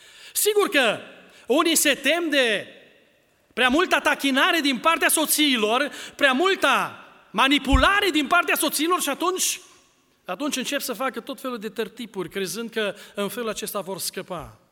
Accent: Romania; Ideea de la români, și noi suntem români.

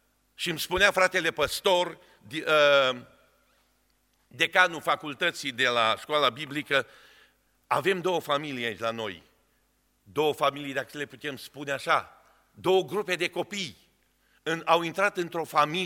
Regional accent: Romania; born there; ne-am născut în România.

